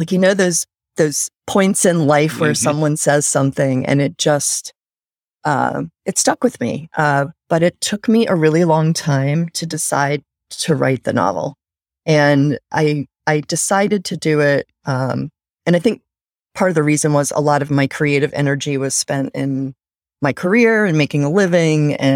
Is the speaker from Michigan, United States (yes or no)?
no; North Carolina, United States; I grew up in North Carolina and spent both of my sets of grandparents and my parents are from Winston-Salem, which is the home of R.J. Reynolds Tobacco. And I spent a lot of time there as a kid.